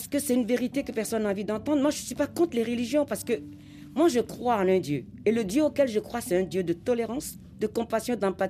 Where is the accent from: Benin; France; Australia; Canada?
Benin; grandi en ville. Mes parents ne m'ont jamais fait porter de boubou à la maison. Quand je suis en jean chez moi au Bénin, personne ne me dit que je ne suis pas assez traditionnelle.